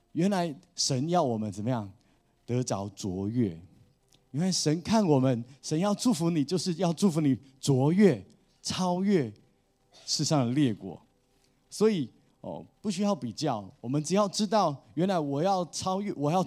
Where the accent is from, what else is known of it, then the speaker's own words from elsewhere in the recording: Taiwan; 就是像不像我们台湾人的想法